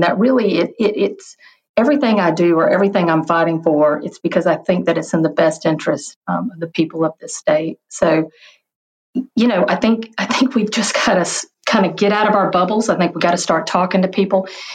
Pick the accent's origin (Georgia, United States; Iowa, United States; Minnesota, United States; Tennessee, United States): Georgia, United States; Yeah, so I'm originally from Dodge County in Georgia, which is South Georgia